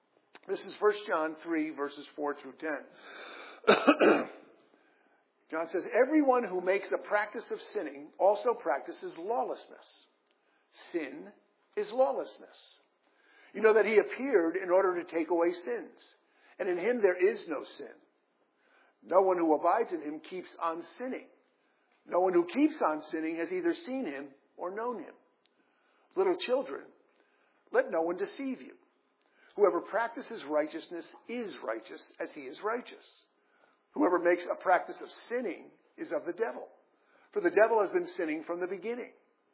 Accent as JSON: {"language": "English", "country": "Ireland", "said": "So as an Irish person myself, I mean, that remark doesn't bother me in the slightest."}